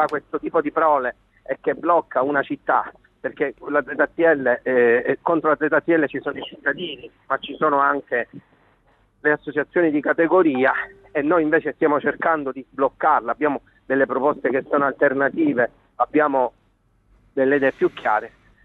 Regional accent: Palermo, Sicily, Italy; questo lo dico da palermitano innamorato follemente della città

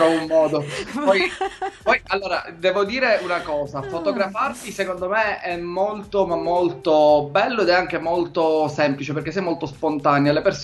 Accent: Sicily, Italy; sarà perché siamo siciliani

